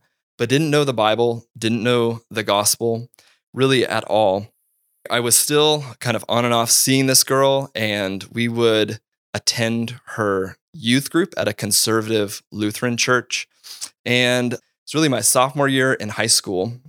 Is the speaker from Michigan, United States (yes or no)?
no; Grand Island, Nebraska, United States; born there; I was born in Grand Island, Nebraska in 1988, really born into a nominally Christian family. I have two older brothers